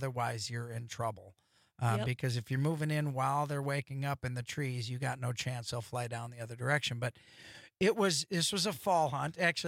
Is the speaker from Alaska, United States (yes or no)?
no; Wisconsin, United States; You know, I was born and raised in Wisconsin.